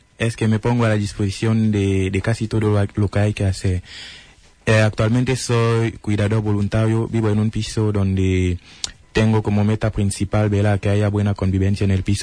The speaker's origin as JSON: {"language": "Spanish", "country": "Cameroon", "lives_now": "Spain", "said": "he venido vengo de Camerún, pero para estudiar."}